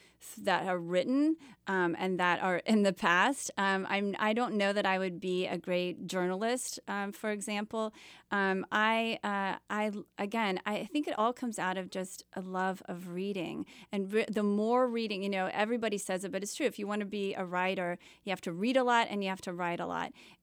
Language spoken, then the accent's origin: English; Ohio, United States; So I grew up in a little town in Ohio.